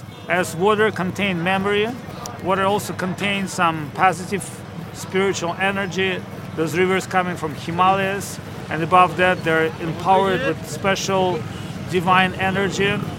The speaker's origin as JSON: {"language": "English", "country": "Russia", "said": "I'm from Russia, and I'm very happy to be here with my friends from America, England, and India."}